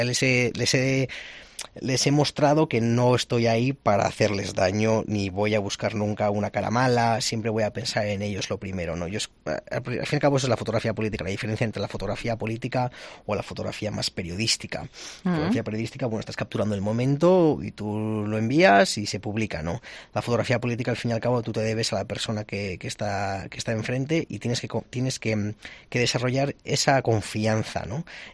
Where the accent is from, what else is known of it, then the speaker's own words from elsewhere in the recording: Aragon, Spain; accent: Aragonese; porque a veces mi acento de Aragón igual no lo entienden tanto, ¿sabes?